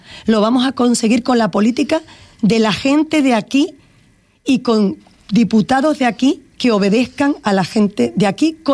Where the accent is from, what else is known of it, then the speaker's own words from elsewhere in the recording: Canary Islands, Spain; somos canarios, majoreros